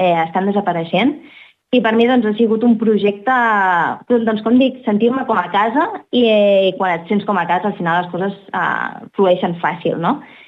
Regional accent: Sabadell, Catalonia, Spain; quan jo dic d'on soc, jo dic que jo soc de Sabadell.

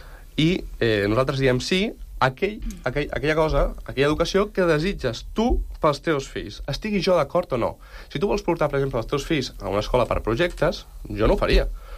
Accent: Catalonia, Spain; nosaltres, que som espanyols, que som catalans, que som europeus

